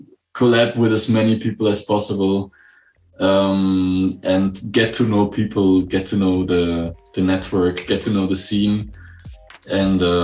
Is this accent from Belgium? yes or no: yes; Belgium; now in Germany; I'm actually from Belgium. Mm-hmm. And I moved to Germany 8 or maybe now already 9 years ago.